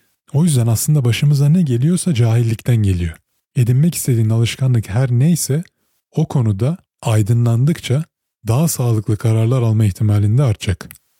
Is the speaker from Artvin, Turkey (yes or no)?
no; İzmir, Turkey; now in Canada; İzmir'de doğdum, büyüdüm. Sonra Kanada'ya geldim.